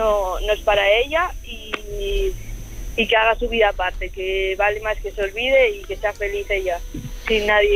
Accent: Asturias, Spain; De Asturias.

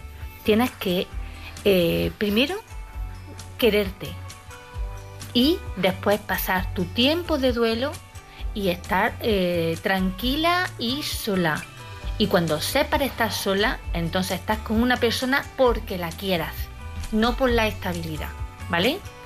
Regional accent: Córdoba, Andalusia, Spain; de Córdoba

